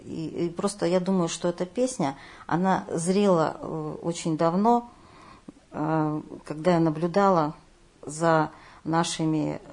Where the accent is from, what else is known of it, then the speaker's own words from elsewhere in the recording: Nizhny Tagil, Sverdlovsk Oblast, Russia; думаешь о том, что они все-таки давали мощь и славу моему родному городу.